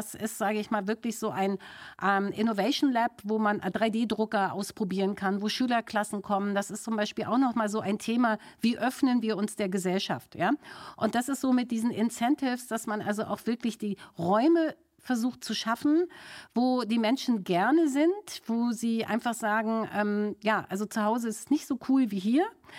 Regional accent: Berlin, Germany; bin ja selber Berlinerin.

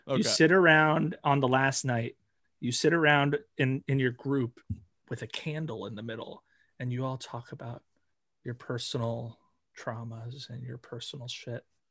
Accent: New Jersey, United States; I am from New Jersey.

